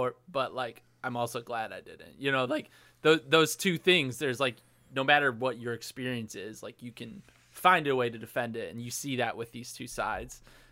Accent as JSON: {"language": "English", "region": "Midwest", "country": "United States", "said": "we're all like from the Midwest, like mostly white people at this college who have like had similar backgrounds."}